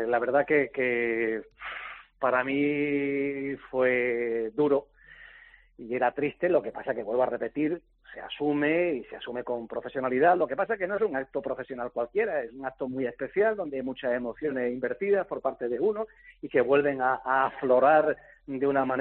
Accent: Granada, Andalusia, Spain; moved away; Yo soy un enamorado de Granada, de mi tierra, y soy un emigrante de Granada.

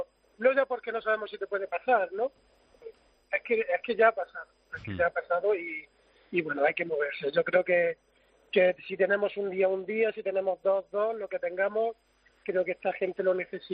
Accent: Pozoblanco, Andalusia, Spain; Soy de Pozo Blanco, en Córdoba

